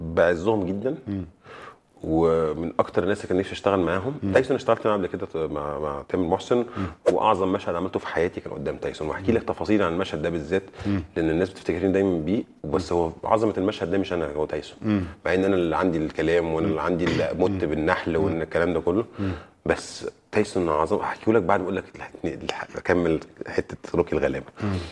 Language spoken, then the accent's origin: Arabic; Saqulta, Sohag Governorate, Egypt; accent: Saidi; انا صعيدي من سوهاج